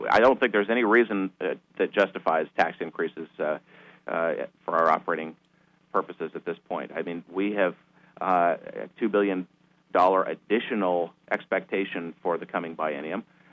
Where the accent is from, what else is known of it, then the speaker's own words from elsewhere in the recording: Puyallup, Washington, United States; The State Superintendent of Public Instruction, Buster Brulette, came from my hometown of Puyallup.